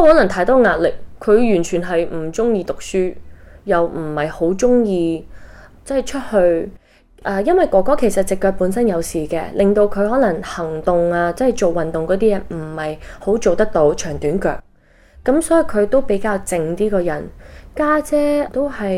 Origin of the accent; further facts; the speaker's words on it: New York, United States; also born or lived in Hong Kong; 其实我在纽约大的，咁我在香港出世，咁四岁就过咗 New York 啦。